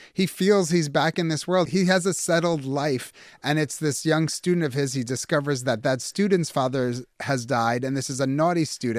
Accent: United States; So I grew up in America feeling so Jewish.

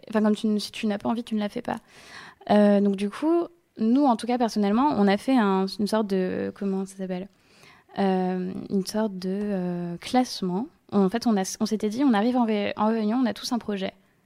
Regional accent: Nantes, Pays de la Loire, France; comme on vient de Nantes et qu'on était en Charente

